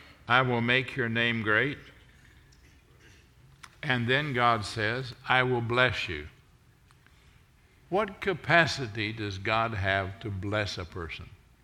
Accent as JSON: {"language": "English", "region": "Western Canada", "country": "Canada", "tie": "born or raised there", "moved": "yes", "lives_now": "United States", "said": "He said that to me, and I left where I grew up in Western Canada to go to California."}